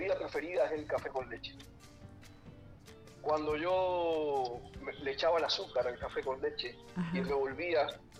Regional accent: Havana, Cuba; Yo soy cubano y habanero, como tú dices, de pura cepa, esté donde esté.

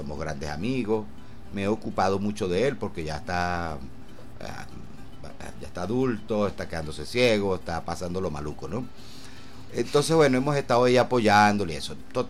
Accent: Barquisimeto, Lara, Venezuela; born there; yo sí nací aquí en Venezuela, en Barquisimeto, pero mis padres no

